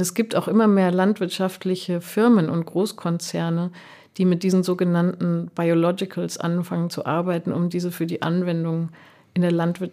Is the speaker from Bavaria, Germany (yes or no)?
yes; Munich, Bavaria, Germany; ich bin als kleines Kind in München aufgewachsen.